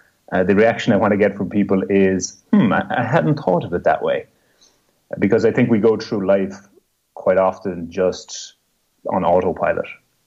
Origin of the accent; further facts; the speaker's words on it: Ireland; And I'm from Ireland, but I was working a job in the US, in the United States, for 3 years.